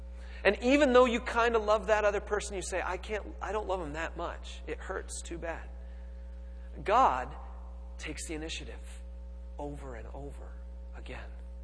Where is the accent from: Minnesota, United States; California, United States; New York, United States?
California, United States; Now, I'm from California. That's a sacrifice, my friends.